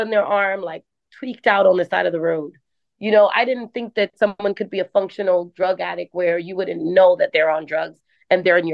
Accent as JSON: {"language": "English", "country": "Jamaica", "said": "So, and we're also from Jamaica."}